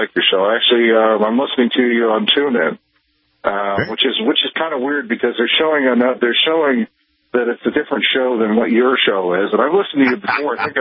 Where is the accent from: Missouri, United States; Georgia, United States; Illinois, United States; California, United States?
California, United States; now in Wyoming, United States; I mean, I'm from California. I left California for the right reasons, not to transplant it to Wyoming